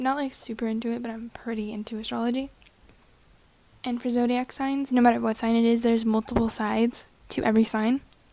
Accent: California, United States; also born or lived in Whittier / Chino Hills; I was born in Whittier, California, which is a suburb outside of East LA. And I've moved like 11 or 12 times because my family's always rented houses and moved around a lot. So I kind of grew up in the East LA suburbs area.

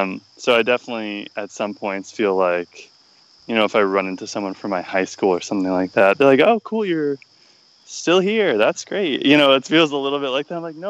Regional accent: Massachusetts, United States; Yeah, so I grew up right outside Boston.

